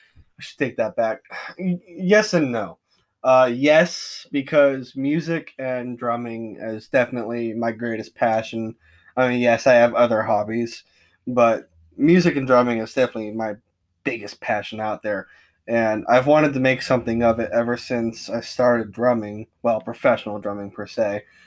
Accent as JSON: {"language": "English", "town": "Hartville", "region": "Ohio", "country": "United States", "said": "I'm from Hartville, Ohio."}